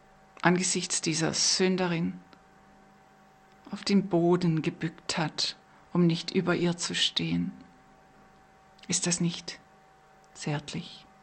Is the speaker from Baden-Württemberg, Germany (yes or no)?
yes; Baden-Württemberg, Germany; accent: Swabian; Wie Sie hören, bin ich ja Schwäbin.